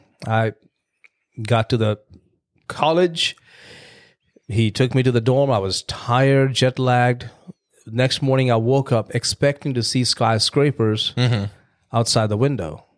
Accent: India; But I'm from India. Your family's from here. I don't know how that's going to be.

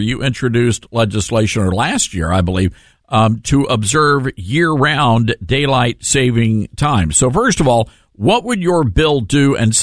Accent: Memphis, Tennessee, United States; now I am back in Memphis, my hometown. Of course, we're a deep blue part of Tennessee.

